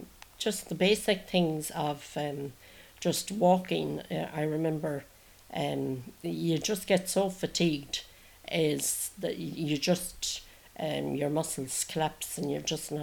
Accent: Carrick-on-Shannon, Connacht, Ireland; Well, life in Carrick and Shannon, it was very different from life at the minute now.

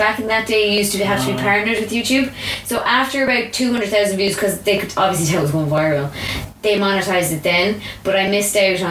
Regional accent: Connacht, Ireland; because I was living in Dublin, and because I was from Mayo, I had, like, this weird mix of the two

